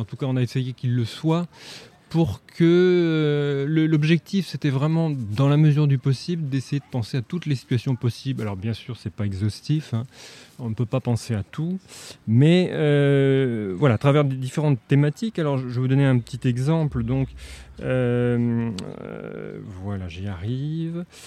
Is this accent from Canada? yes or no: no; Nantes, Pays de la Loire, France; je viens de Nantes.